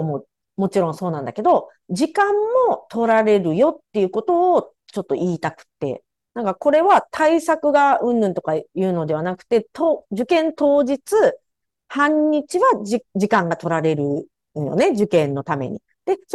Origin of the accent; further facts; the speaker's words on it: Kagoshima, Japan; now in Kyoto, Japan; 私なんか京都、鹿児島で育ってさ、京都で生活してるやん。鹿児島の人って福岡まで行かないといけないからね